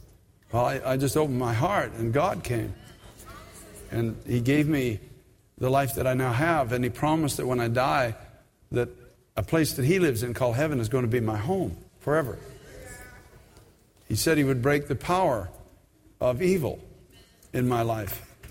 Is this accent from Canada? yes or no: yes; Canada; now in United States; I'm from Canada originally. I get in an elevator. I'm very Canadian.